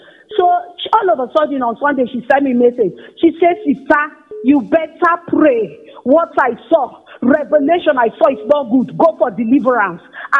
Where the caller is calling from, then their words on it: Abuja, Federal Capital Territory, Nigeria; I'm calling from Abuja.